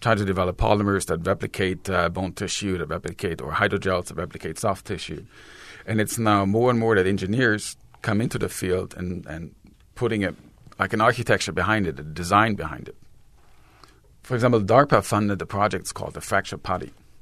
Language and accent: English; Baden-Württemberg, Germany; English is a second language; So I grew up in the Black Forest area, but then moved up north in Schwarzwald.